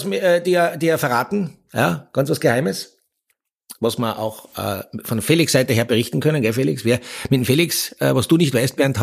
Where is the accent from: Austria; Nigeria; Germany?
Austria